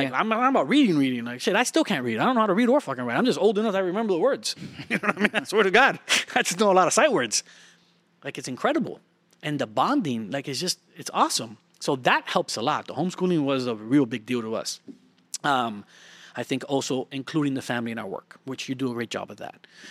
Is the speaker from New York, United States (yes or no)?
no; Miami, Florida, United States; Hey, so where I live, I'm from Miami, Florida. I live like 2 hours away from Miami now